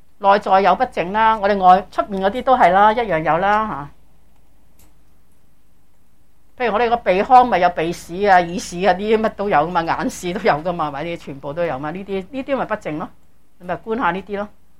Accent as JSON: {"language": "Cantonese", "country": "China", "said": "好似我哋中国人啦，我哋中国人咪中意将佢尸体放入个棺材嘅嘛"}